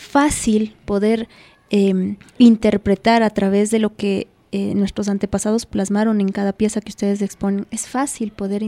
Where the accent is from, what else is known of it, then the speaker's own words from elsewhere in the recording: Quito, Pichincha, Ecuador; que como quiteños, que como ecuatorianos los conocemos.